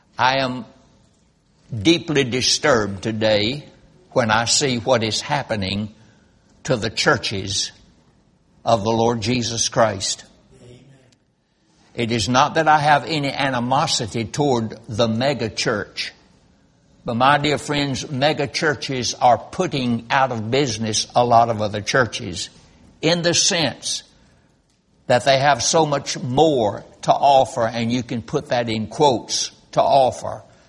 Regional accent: Roxboro, North Carolina, United States; I was brought up in Roxboro, North Carolina, raised there the first 20 years of my life.

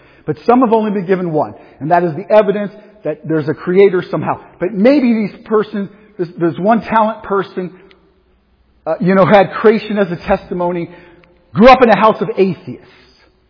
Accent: Pittsburgh, Pennsylvania, United States; accent: Pittsburgh; Did I remember pronounce it right? It's my Pittsburgh accent. I never could say that.

